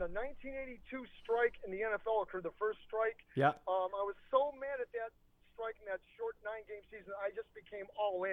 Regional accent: United States; You know, because I'm from the States and they're not showing CFL games

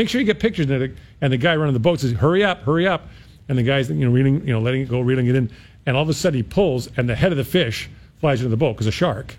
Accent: Sundre, Alberta, Canada; My hometown is Sundre, Alberta, and lots of great ice fishing around there.

